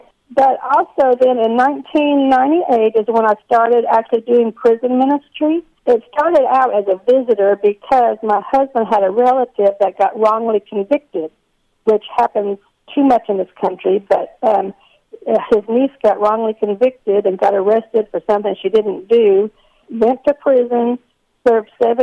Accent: Oklahoma, United States; also born or lived in Anchorage, Alaska; I live in Oklahoma. I've been raised in Oklahoma. I was actually born in, not too many people know, I was born in Anchorage, Alaska.

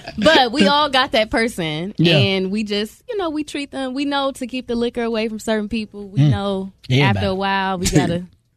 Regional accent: Tennessee, United States; born there; So like I was born in Tennessee and I grew up between like a small town and then like a military base.

